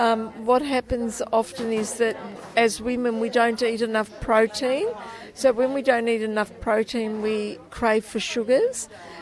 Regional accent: Australia; growing up in Australia, I just love helping women

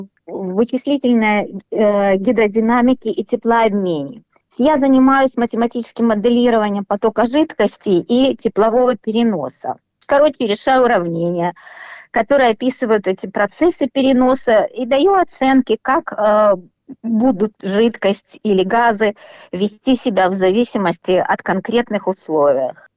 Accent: Kharkiv, Kharkiv Oblast, Ukraine; born there; Я родилась в Харькове.

